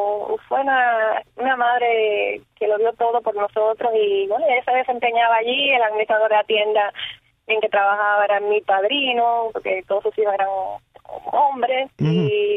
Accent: Holguín, Cuba; born there; No, nací en la ciudad de Holguín, porque mi papá es originario de allí, de la ciudad de Holguín. Ajá. Y mi mamá sí era de acá, de este pueblo, de acá de Buenaventura, de un barrio que se llama Las Casimas

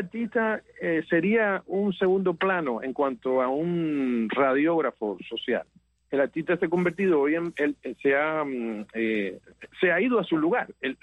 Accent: Cuba; voy a aprovechar para darle un saludo a mi pueblo que tiene esa gran pandemia de hace 60 años y que la sufre todavía y que le mando todo mi calor y todo mi amor a los cubanos.

